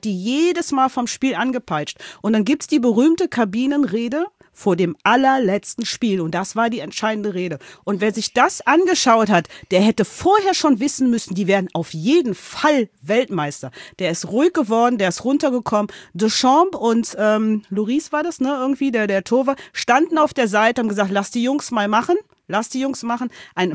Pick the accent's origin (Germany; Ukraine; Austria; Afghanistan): Germany; Cologne, North Rhine-Westphalia; Ich bin in Köln-Kalk aufgewachsen damals.